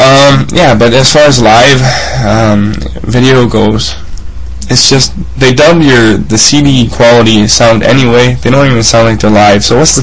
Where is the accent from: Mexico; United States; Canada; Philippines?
Canada; I'm just a Canadian.